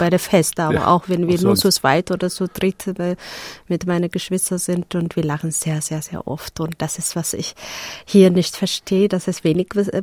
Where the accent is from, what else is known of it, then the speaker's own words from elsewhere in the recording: Addis Ababa, Ethiopia; German is a second language; also born or lived in Eastern Ethiopia; Ich bin im Ostäthiopien geboren und bis, wo ich 8. Klasse gekommen bin, die erste Hauptschule. Und dann ist es der Krieg zwischen Äthiopien und Somalia ausgebrochen, müssen wir die ganze Familie oder die ganze Stadt fliehen. Und dann sind wir nach Addis gekommen